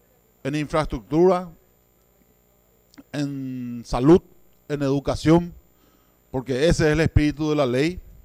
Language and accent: Spanish; Paraguay; nosotros como Estado paraguayo no tenemos la más mínima incidencia